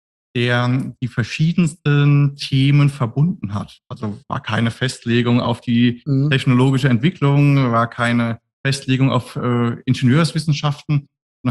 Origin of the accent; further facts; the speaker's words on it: Speyer, Rhineland-Palatinate, Germany; born there; Also geboren bin ich tatsächlich in der Region hier in Speyer.